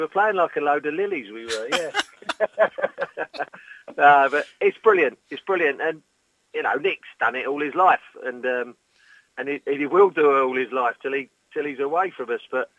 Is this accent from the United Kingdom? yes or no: yes; London, United Kingdom; I grew up in a community. I was lucky. I grew up in London. I was playing playground football.